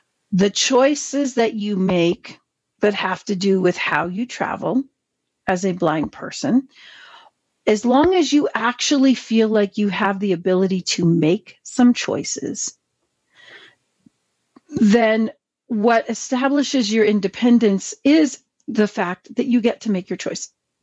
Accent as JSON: {"language": "English", "region": "New York", "country": "United States", "said": "I'm a New Yorker. We believe in walk like we mean it everywhere"}